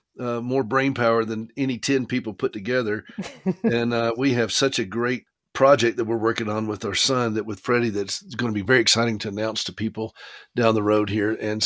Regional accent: South Carolina, United States; And both Dale and I were raised in South Carolina, where comfort food is like a premium.

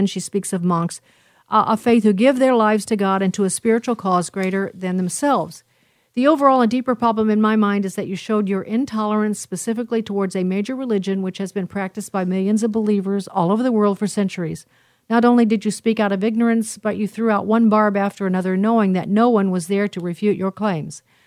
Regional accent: Chicago, Illinois, United States; You know, Susan, I'm from Chicago.

